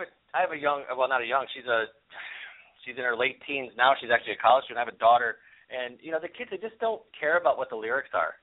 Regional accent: New York, United States; Now, being for the fact that I'm from New York, from Central New York originally

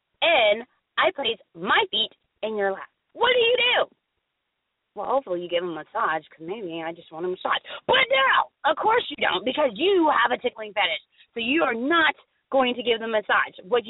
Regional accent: Florida, United States; because I love sandals and flip-flops because I am from Florida.

